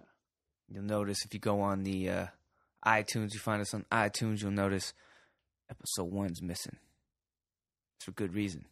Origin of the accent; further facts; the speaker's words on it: San Diego, California, United States; If y'all don't know, we come from Dago Beach, California. Sandy, Lego on my motherfucking ego, you bitch. Beautiful sunny San Diego.